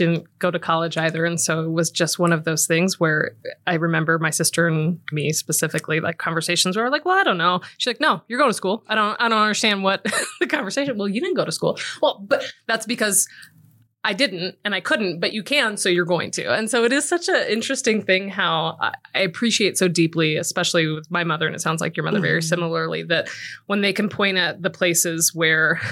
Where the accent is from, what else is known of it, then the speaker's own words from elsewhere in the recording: Los Angeles, California, United States; I grew up in Los Angeles. So went from Los Angeles, went to college in San Diego.